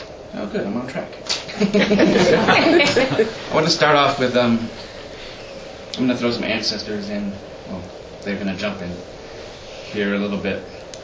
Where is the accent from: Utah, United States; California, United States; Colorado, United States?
Colorado, United States; Colorado Springs; So I'm still here. And I grew up here in Colorado Springs, so.